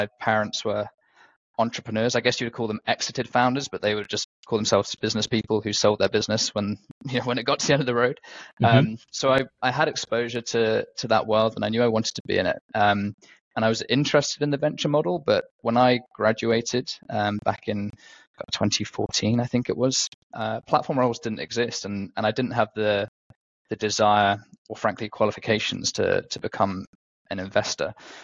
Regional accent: London, United Kingdom; was born and raised in London, and as you can probably tell, it's still home for me today. I live in the southeast of the city with my wonderful wife

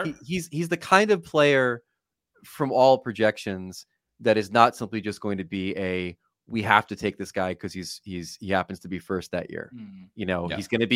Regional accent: New Jersey, United States; I'm cynical in my nature because I'm from New Jersey.

